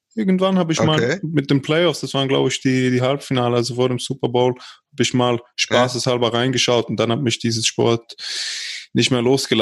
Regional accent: Switzerland; Ja, tatsächlich ein Schweizer Junge, ja.

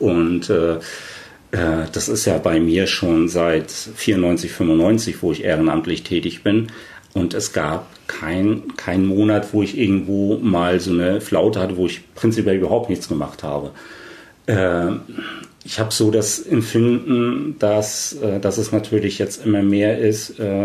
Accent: East Germany, Germany

